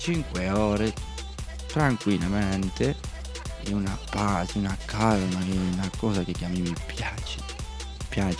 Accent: Basque Country, Spain; Italian is a second language; now in Italy; Sono del Paese Basco, conosci?

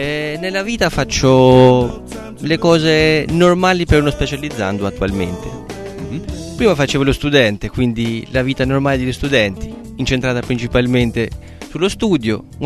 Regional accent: Shkodër, Shkodër County, Albania; sono albanese, vengo da Scutari, è una città a nord-ovest dell'Albania, col fine col Montenegro, da sul mare

